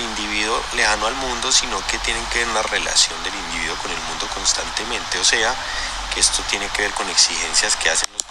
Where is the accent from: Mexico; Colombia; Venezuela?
Colombia; Rionegro, Antioquia; vengo del municipio de Río Negro, Antioquia.